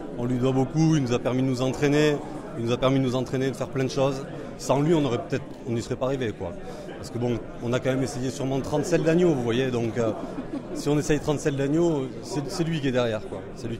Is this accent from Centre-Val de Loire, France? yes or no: no; Nouvelle-Aquitaine, France; Moi, je suis landais. Je suis à côté de Genis-les-Bains, donc Michel Guérard. Voilà, je suis des Landes et voilà, natif landais.